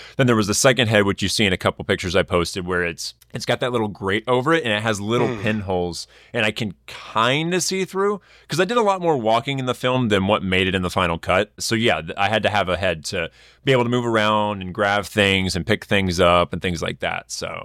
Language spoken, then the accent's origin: English; Texas, United States; now in Los Angeles, United States; Yeah, so I'm originally from Texas. I grew up in a theater background and I wanted to do voiceover. Voiceover was my main goal for the industry. So I moved to LA, went to film school, got a job in radio.